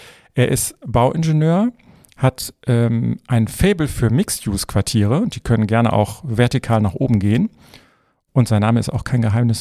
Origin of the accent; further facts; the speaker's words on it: Eifel, Germany; Und ich bin aber aufgewachsen in der Eifel, ne?